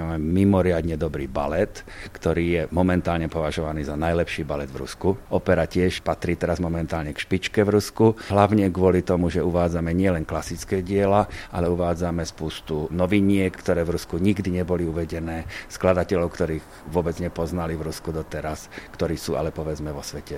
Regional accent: Trenčín, Trenčín Region, Slovakia; Tak ja som rodák z Trenčína

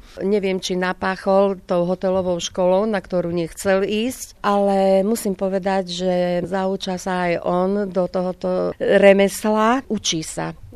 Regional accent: Kežmarok, Prešov Region, Slovakia; also born or lived in Levoča; Ja som rodená Levočanka, ale od 3 rokov žijem v Kežmarku, tak sa cítim byť naozaj plnohodnotnou Kežmarčankou.

